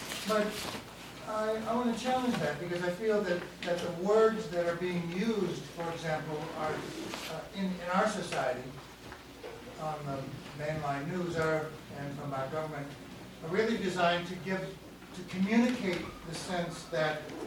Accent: United States; I think we as an American people don't want to face the fact that we are brainwashed.

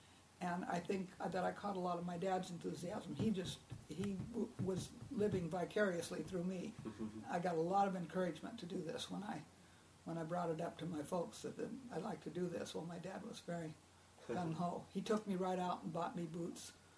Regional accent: Rosemead, California, United States; I was born in California and hadn't gone very far from California.

